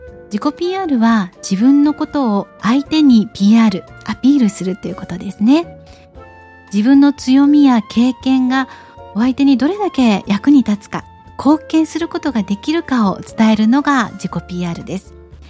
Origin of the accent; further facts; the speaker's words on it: Fukuoka, Japan; 福岡市出身です。